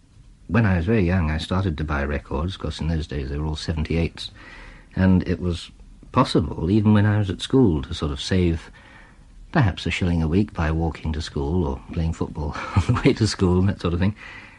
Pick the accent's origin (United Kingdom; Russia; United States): United Kingdom; London; born there; I was born in London, yes. My mother was Swiss and my father Czech. They settled in London.